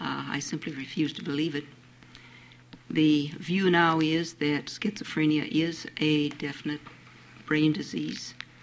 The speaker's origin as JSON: {"language": "English", "town": "Anchorage", "region": "Alaska", "country": "United States", "said": "I'm from Anchorage. I'm president of the Anchorage Alliance for the Mentally Ill"}